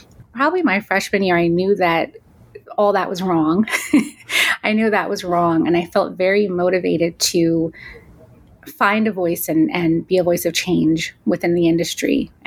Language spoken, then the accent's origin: English; New Jersey, United States; Well, I'm just a Jersey girl. So I was born and raised in New Jersey.